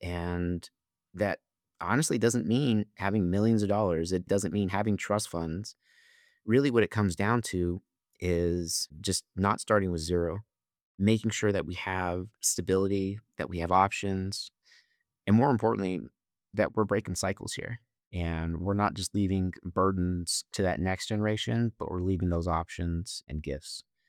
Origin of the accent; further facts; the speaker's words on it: Shiprock, New Mexico, United States; I am a local boy. I was raised in Shiprock, graduated high school, attended Haskell Indian Nations University for my undergraduate degree